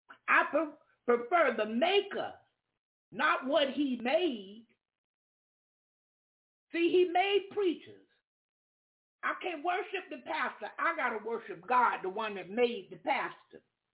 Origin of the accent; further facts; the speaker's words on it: Jacksonville, Florida, United States; Yeah, I was from Jacksonville, Florida, had just come out of Birmingham, Alabama.